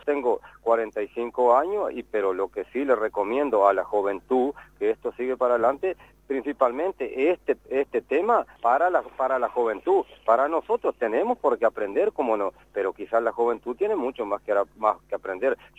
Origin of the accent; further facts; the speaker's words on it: Durazno, Uruguay; also born or lived in Tacuarembó; now in San José, Uruguay; yo soy del departamento soy nativo de Durazno, pero vivo en el departamento de Tacuarembó. Digo, tengo mi casita, mi ranchito ahí en Paso de los Toros, uh-huh. pero hace 6 años que estoy acá en el departamento de San José, en Sierras de Mahoma.